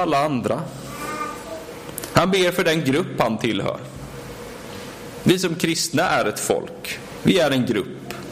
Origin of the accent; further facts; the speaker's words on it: Sweden; Jag bor i Sverige, jag är svensk, jag är del av Sverige.